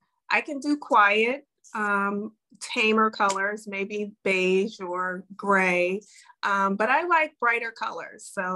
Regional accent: Chicago, Illinois, United States; I'm from Chicago originally, it's my hometown

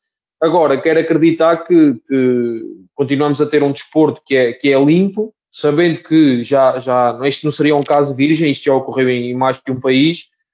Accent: Portugal; eu como português em Portugal

